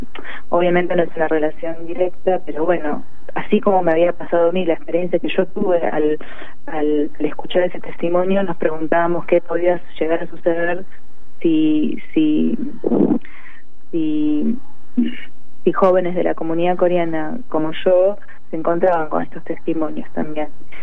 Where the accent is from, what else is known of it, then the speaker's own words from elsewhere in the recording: Buenos Aires, Argentina; born there; Yo, siendo hija de coreanos, pero bueno, nací acá en Buenos Aires